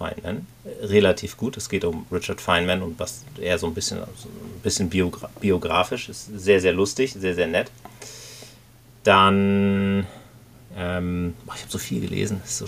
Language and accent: German; Husum, Schleswig-Holstein, Germany; von einer Autorin aus Husum, wo ich herkomme.